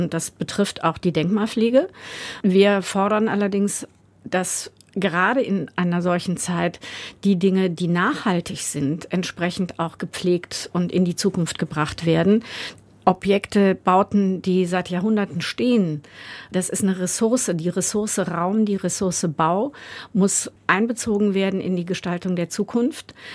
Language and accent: German; Rhineland, Germany; Ich komme ja aus dem Rheinland.